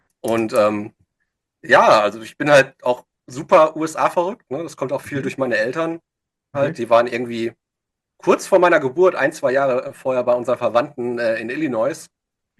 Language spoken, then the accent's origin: German; North Rhine-Westphalia, Germany; now in Berlin, Germany; weil man muss sagen, ich komme aus dem Ruhrgebiet, ich wohnte jetzt zwar in Berlin